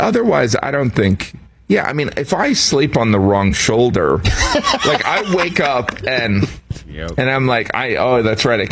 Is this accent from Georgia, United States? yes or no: no; Chicago, Illinois, United States; I grew up in Chicago listening to, Cubs games and White Sox games.